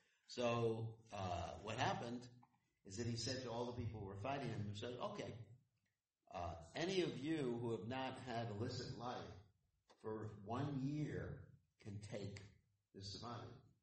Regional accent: United States; I'm from America and I'm a sannyasi, so I'd be in trouble.

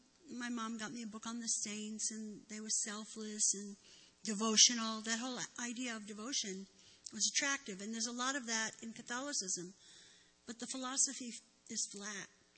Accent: Brooklyn, New York, United States; born there; I was born in Brooklyn, New York.

